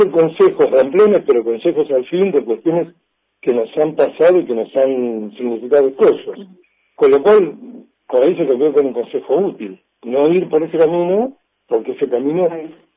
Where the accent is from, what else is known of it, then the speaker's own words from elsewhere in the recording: Bolívar, Buenos Aires Province, Argentina; Yo recuerdo cuando era chico leíamos en Bolívar a dos o tres autores.